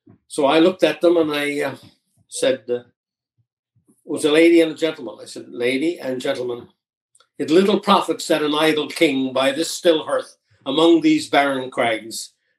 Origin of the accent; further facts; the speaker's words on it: Newfoundland and Labrador, Canada; I was from the Bay right. in Newfoundland. I'm from rural Newfoundland.